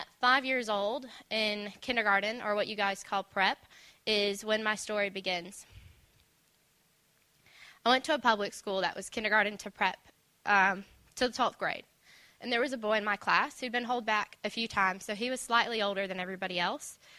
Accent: North Carolina, United States; moved away as an adult; I'm from North Carolina, which is the east coast of the U.S., and this is my first time traveling alone, my first time outside of the U.S.

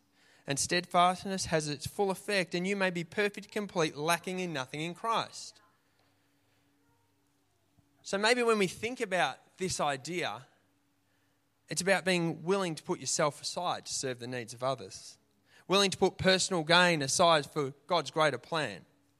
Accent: Australia; accent: Aussie; because, you know, that's my Aussie accent.

